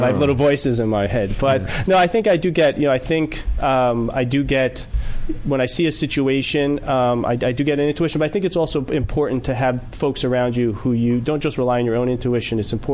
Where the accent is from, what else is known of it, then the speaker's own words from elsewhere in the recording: New York, United States; Originally from New York.